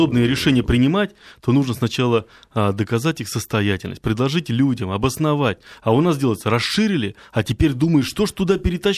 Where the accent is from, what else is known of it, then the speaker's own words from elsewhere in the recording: Moscow, Russia; Я вообще считаю, что, как москвич